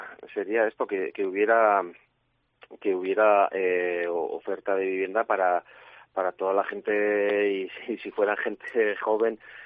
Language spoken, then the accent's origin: Spanish; Izal, Navarre, Spain; aquí en Izal, en mi pueblo, hasta hace prácticamente un año no teníamos cobertura